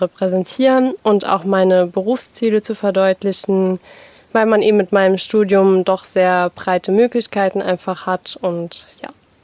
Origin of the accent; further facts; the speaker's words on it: Saarbrücken, Saarland, Germany; ich bin 22 Jahre alt und wurde geboren und bin auch groß geworden in Saarbrücken